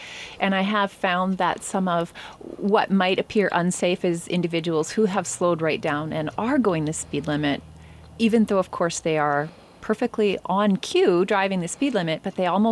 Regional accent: British Columbia, Canada; even though we as British Columbians may think that our insurance has these things covered

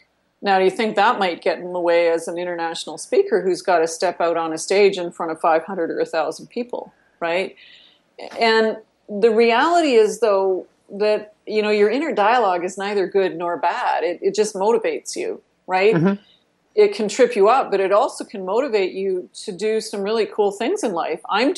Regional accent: Canada; I'm from the Canadian equivalent of the backwoods, right? Like I, you know, I'm not only Canadian, but I grew up in the north, right? And, you know, my family used to spend their summers in a remote backwoods cabin.

